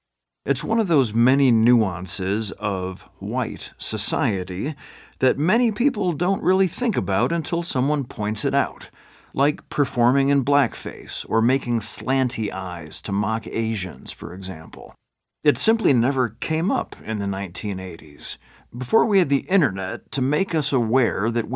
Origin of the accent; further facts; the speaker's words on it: Minooka, Illinois, United States; My hometown of Minooka, Illinois, counted 11,000 souls, give or take, in the last census, including about 92% white people and between 2 and 3% black people